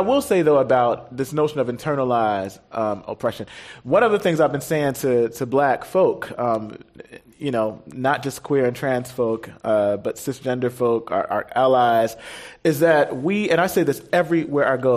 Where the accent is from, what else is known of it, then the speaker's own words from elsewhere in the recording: Brooklyn, New York, United States; I'm from Brooklyn. I mean, but the same can be said about, I live in Bed-Stuy in Brooklyn, New York